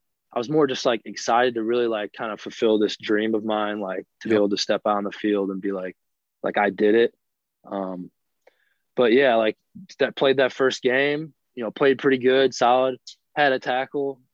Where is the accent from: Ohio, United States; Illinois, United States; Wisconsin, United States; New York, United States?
Wisconsin, United States; why am I not playing against Wisconsin, my home state, in their home stadium to go beat their ass?